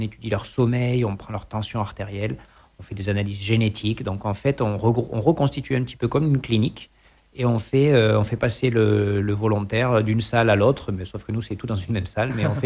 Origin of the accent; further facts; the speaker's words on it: Pyrenees, France; Moi, c'est vrai que je viens des Pyrénées à côté de l'Espagne, donc ça m'aide.